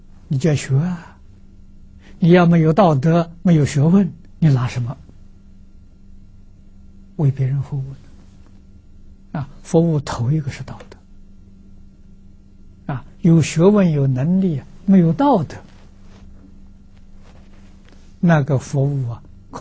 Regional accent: China; 啊，我们中国人讲立志，志不立，那你这个一生呢，你没有方向，没有目标，你不会有结果。

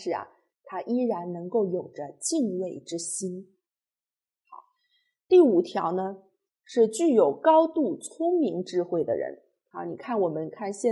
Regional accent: China; 对于我们中国人的民族性格的养成是有深远的影响的

